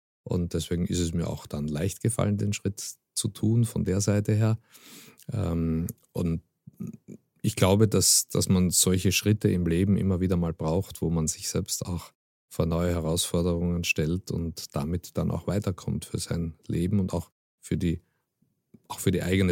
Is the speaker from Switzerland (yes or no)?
no; Austria; now in Germany; Also ich bin sehr gerne in Österreich, in meiner Heimat und verbringe dort auch eigentlich die Zeit, die mir möglich ist.